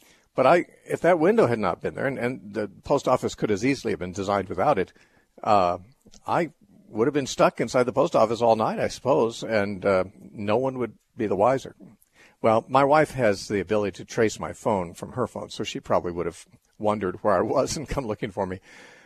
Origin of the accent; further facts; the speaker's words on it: California, United States; I just flew in to Southern California, where I live, late last night, and got to my hometown in my car at about 10 o'clock